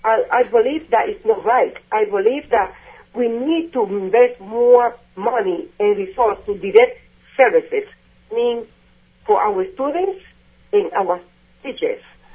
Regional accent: Dominican Republic; now in Lynn, United States; Well, I came from Dominican Republic a very long time ago, in the early 1980s.

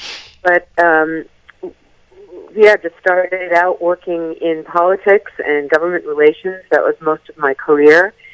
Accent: Boston, Massachusetts, United States; because I remember growing up in Boston and then bringing my children into Boston

